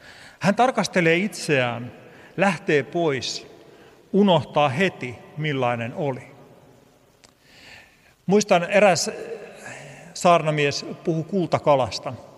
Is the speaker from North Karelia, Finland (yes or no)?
no; Vammala, Pirkanmaa, Finland; Ne oli ernomaiset, niin kuin meillä Vammalassa sanotaan.